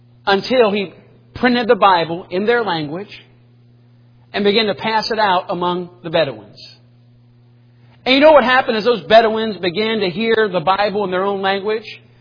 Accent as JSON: {"language": "English", "country": "United States", "said": "who don't want Jesus Christ, who don't want me as an American, who don't want me as a white man"}